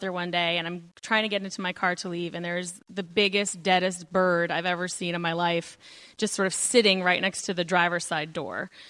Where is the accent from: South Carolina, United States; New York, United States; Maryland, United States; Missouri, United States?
Maryland, United States; now in Baltimore, United States; So I moved to Baltimore in 2005. I grew up in Maryland, but I moved to Baltimore in 2005